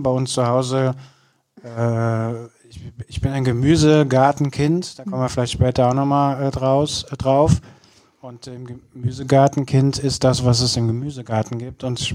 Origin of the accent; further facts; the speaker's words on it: Kürten, North Rhine-Westphalia, Germany; weil bei uns auf dem Land, ich komme ja aus Kürten, da wuchs die Brennnessel in allen Formen und Größen